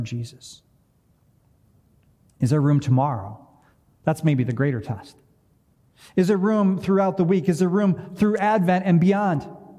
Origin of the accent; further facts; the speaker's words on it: Brighton, Michigan, United States; I'm from Brighton, Michigan.